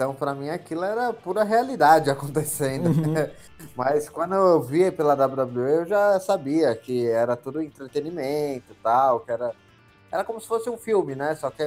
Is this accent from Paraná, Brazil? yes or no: no; São Paulo, Brazil; Sou natural de São Paulo.